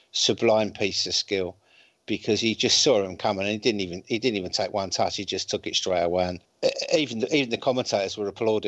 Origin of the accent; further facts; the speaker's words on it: London, United Kingdom; I grew up in North London, and then I moved across to South West London, and we lived in South Kent.